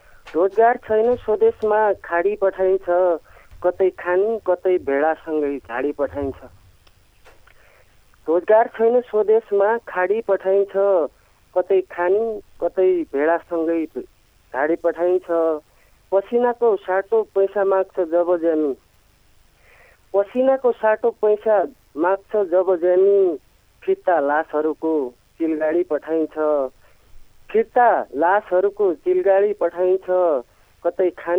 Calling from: Bajhang, Sudurpashchim Province, Nepal; हजुर बजाङबाट

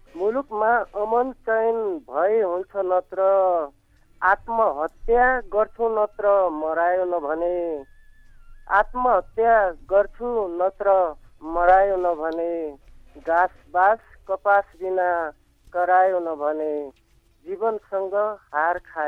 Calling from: Bajhang, Sudurpashchim Province, Nepal; म बजाङदेखि हजुर

